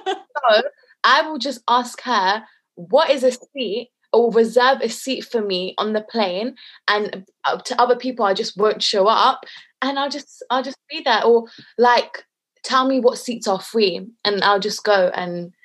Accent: United Kingdom; accent: British; I can't speak the language. And even if I try to, because of my British accent, I get made fun of because I can't pronounce the words properly.

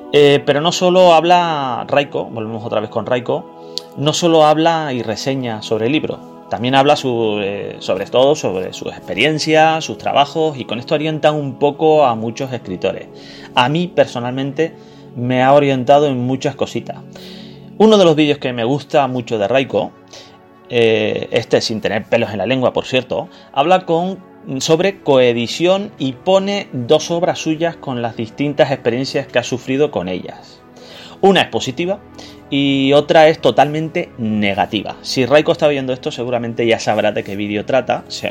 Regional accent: Canary Islands, Spain; un escritor de mi tierra, de Canarias.

